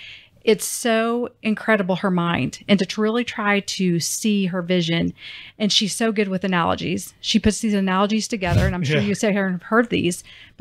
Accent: Bartlesville, Oklahoma, United States; but I am from Oklahoma, live in Oklahoma, and home of Phillips Petroleum, Bartlesville, Oklahoma, actually.

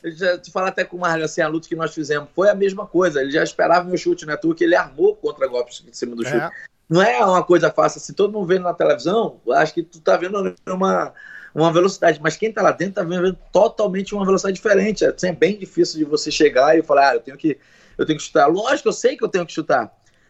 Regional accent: Brazil; mesmo nós sendo brasileiro

